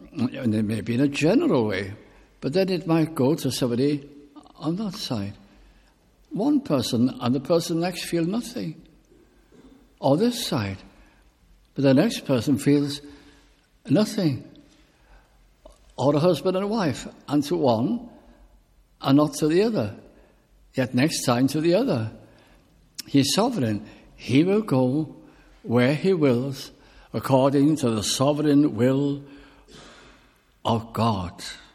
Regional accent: North West England, United Kingdom; when I was back in my hometown in Lancashire, and in the Welsh chapel there

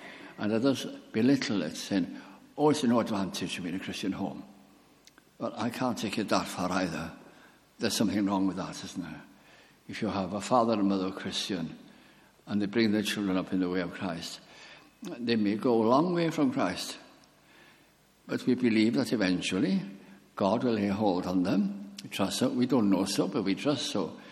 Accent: Wales, United Kingdom; Who am I now? I'm Welsh.

